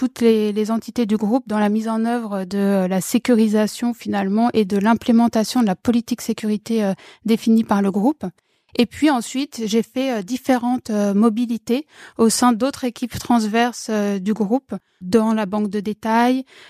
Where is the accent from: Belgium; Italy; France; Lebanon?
France; Paris, Île-de-France; Je viens de Paris.